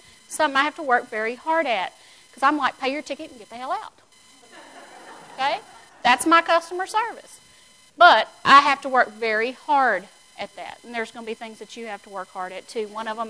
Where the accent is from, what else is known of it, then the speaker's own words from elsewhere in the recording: Gulf Coast, United States; which I'm from the Gulf Coast, in case y'all didn't know that, where we teach our kids at like age one, hunker down.